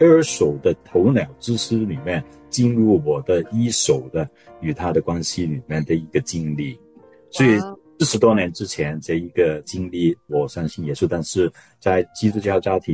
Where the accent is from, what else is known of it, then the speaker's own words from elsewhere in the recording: Hong Kong; 我是在香港长大的基督徒，在香港有宗教的自由，我可以去教会很自由的。